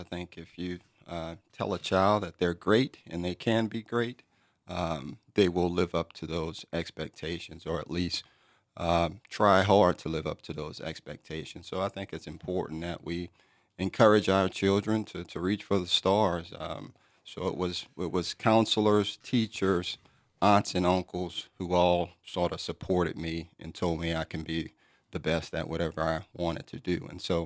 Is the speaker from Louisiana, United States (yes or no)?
yes; Louisiana, United States; Growing up was a challenge. My mother was the youngest of seven. She had me when she was 16, which basically made me number eight. And so I was primarily raised by my grandmother.